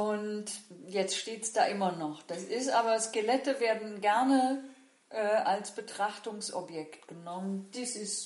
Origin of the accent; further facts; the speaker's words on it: North Rhine-Westphalia, Germany; das sagt man bei uns im Rheinland